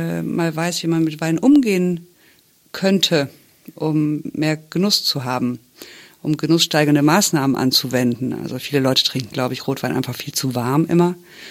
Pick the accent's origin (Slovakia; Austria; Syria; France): France; also born or lived in Germany; also in meiner Herkunft, ich bin wirklich deutsch, aber ich bin in Frankreich aufgewachsen. Also mein Herz ist wirklich halb französisch.